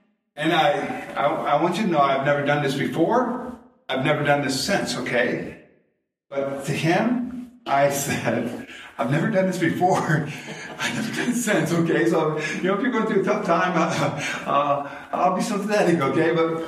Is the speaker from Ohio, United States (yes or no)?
yes; Seville, Ohio, United States; moved away; And I'm an Ohio boy. I grew up in Seville, about a half hour away, you know.